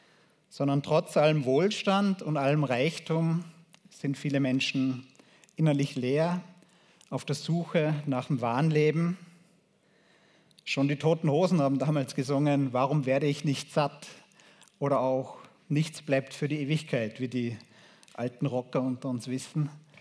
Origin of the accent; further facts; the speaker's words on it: Austria; es wird vor allem bei uns in Europa, in Österreich, wird das ja oft ausgeblendet.